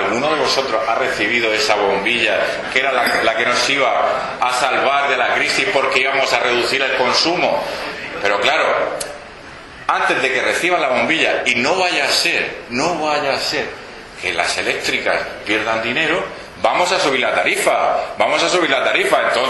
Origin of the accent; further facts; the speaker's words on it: Totana, Region of Murcia, Spain; somos murcianos, somos totaneros antes que del Partido Popular.